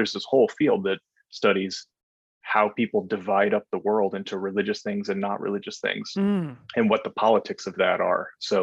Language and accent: English; North Dakota, United States; Yeah, I am from North Dakota, or I went to high school there at least. And so I also went to college there at the University of North Dakota.